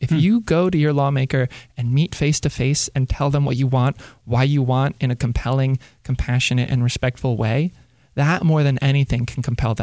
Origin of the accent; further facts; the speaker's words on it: Baltimore, Maryland, United States; And as someone who grew up in Baltimore, I remember on the soccer field, my friends not being able to get to the other side